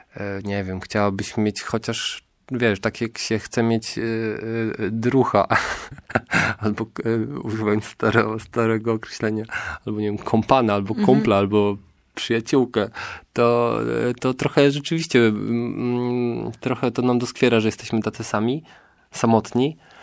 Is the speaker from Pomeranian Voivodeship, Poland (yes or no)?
yes; Pomeranian Voivodeship, Poland; jesteśmy aktualnie w większości, jesteśmy nawet z Małego Trójmiasta